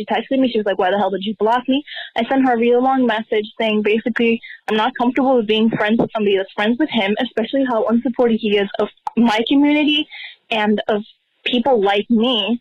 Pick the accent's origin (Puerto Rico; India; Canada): Puerto Rico; I'm 15 years old. I'm from Puerto Rico